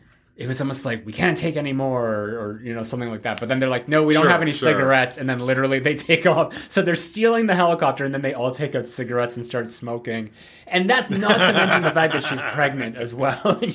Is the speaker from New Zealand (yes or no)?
no; Canada; And me being Canadian, I always find that so funny.